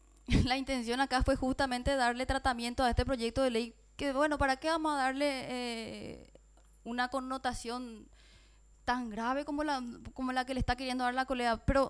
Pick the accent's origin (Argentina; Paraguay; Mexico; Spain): Paraguay; como una paraguaya que trata de cumplir las leyes